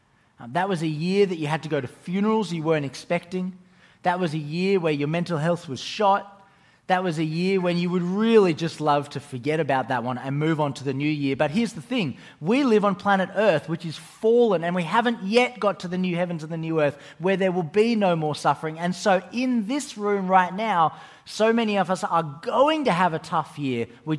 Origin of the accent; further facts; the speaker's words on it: Australia; The key bit of that word is splag, and we can all say that because we're Australian, splag.